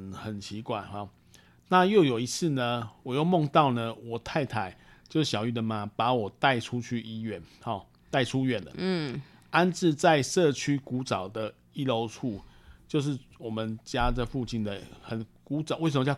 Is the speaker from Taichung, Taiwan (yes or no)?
no; Taipei, Taiwan; 我小时候住在天母